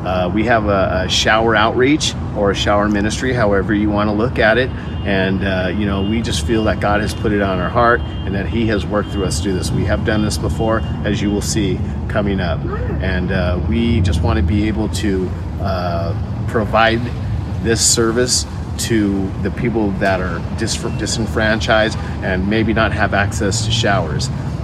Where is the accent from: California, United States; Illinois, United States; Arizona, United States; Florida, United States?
California, United States; Santa Clara; I grew up in Northern California, Santa Clara, California to be exact. I grew up in a kind of single parent home.